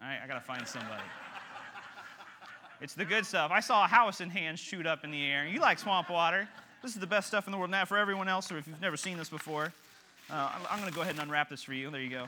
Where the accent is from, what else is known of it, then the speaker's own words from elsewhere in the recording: Kentucky, United States; if you read too much into my accent, you probably just thought I said manatee, like the animal in the ocean. I did not say manatee, I said humanity. Got to keep up with me. I'm from Kentucky.